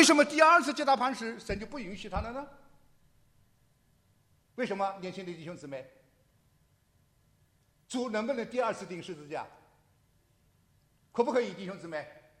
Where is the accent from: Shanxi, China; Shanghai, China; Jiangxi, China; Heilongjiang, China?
Shanghai, China; 我是上海人